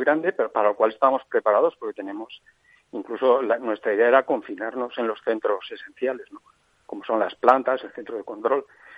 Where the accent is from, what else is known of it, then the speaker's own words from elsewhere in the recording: Valencia, Valencian Community, Spain; yo soy de Valencia, pero … viene de Teruel.